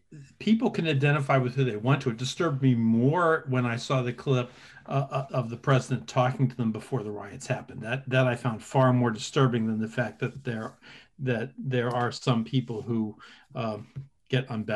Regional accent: Pennsylvania, United States; I grew up in Western Pennsylvania, and one of the legacies of that was George Washington sending the troops in to put down the Whiskey Rebellion.

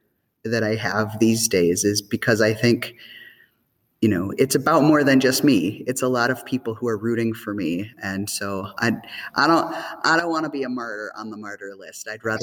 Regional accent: Sioux Falls, South Dakota, United States; Yeah, I was in Sioux Falls.

